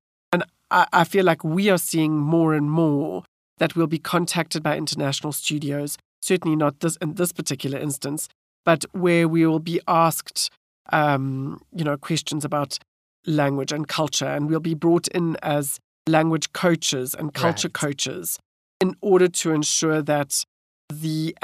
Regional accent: South Africa; You know, I'm South African and I'm African.

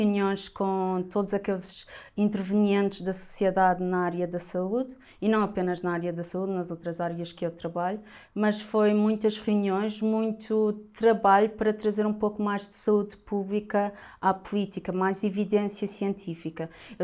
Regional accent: Madeira, Portugal; É como eu venho da Madeira.

